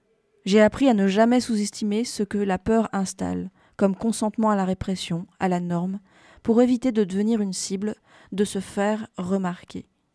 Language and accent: French; Réunion, France; also born or lived in Algeria; D'une part, ma vie, mon enfance, mon adolescence à La Réunion, qui sont fondamentales, et d'autre part mes années en Algérie.